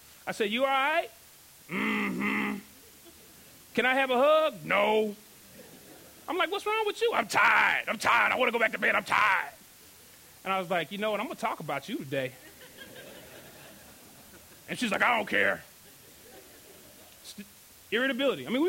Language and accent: English; Dallas, Texas, United States; I am originally from Dallas.